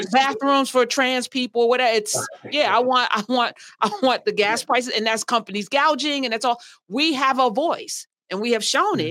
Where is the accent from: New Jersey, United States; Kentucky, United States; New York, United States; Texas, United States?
New Jersey, United States; East Orange; I'm from East Orange, right? So we impacted the mayor, the police chief lived on my street.